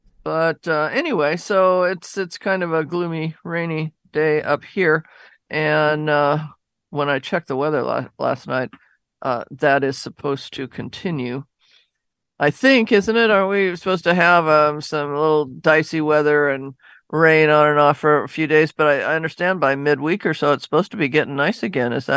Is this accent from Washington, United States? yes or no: yes; Seattle, Washington, United States; I grew up in Laurelhurst, so that was a big day when I lived down in that area.